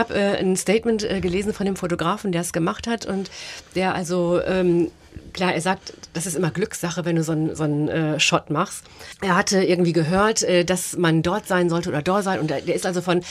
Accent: Germany; Wohingegen ich als Deutsche das immer irgendwie faszinierend fand.

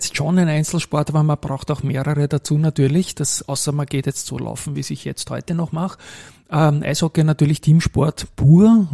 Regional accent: Austria; Wir sind nicht so verwöhnt als Österreicher mit neuen spannenden Cases.

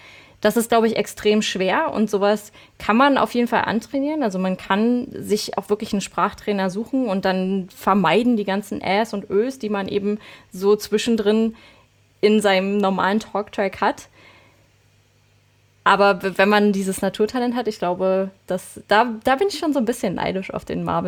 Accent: Berlin, Germany; accent: Berlin

